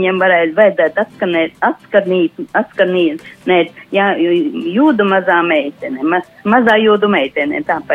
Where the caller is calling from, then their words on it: Ķekava, Ķekava Municipality, Latvia; no Ķekavas.